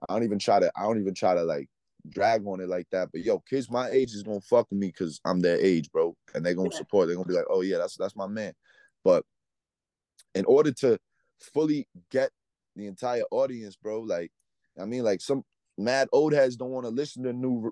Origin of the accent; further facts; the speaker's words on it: New York City, New York, United States; I love the fact that I walk around in my hood still. I'm from Washington Heights, you know what I mean? I walk around and that shit still feels like New York.